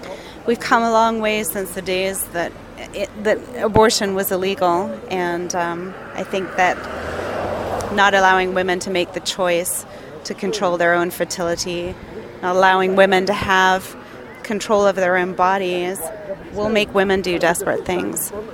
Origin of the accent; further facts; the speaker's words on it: England, United Kingdom; moved away as an adult; now in United States; Well, I grew up in England.